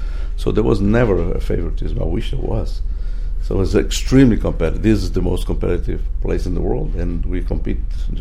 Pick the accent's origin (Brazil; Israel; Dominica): Brazil; now in Miami, United States; As a Brazilian, as an American, or both. As a Miamian?